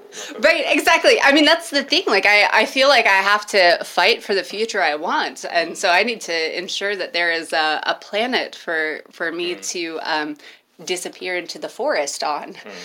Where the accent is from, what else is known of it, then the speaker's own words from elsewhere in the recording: Leroy, Illinois, United States; also born or lived in Bloomington-Normal / Peoria; I was born and raised in Leroy, Illinois. I lived in Bloomington Normal for a little bit. I lived in Peoria for a while.